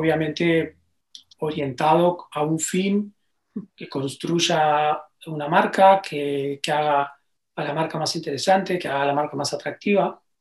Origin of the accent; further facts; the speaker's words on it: Uruguay; now in Spain; Yo soy uruguayo y alguien cuando vine a España me dijo, ah, uruguayo